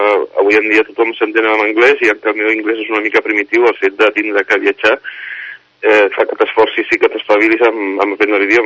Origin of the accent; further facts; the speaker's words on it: Sant Cugat, Catalonia, Spain; jo que he nascut a Sant Cugat, pues, tot el que vingui del meu poble, que per mi continua sent el meu poble